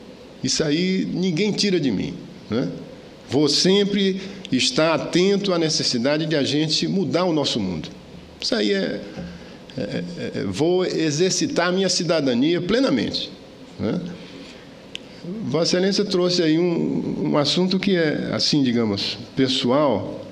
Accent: Acre, Brazil; por que você não volta para o Acre? Né? É minha terra querida.

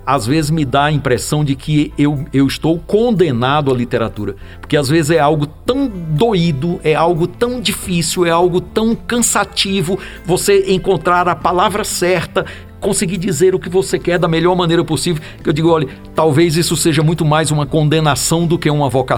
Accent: Fortaleza, Ceará, Brazil; eu, como disse, sou cearense de Fortaleza

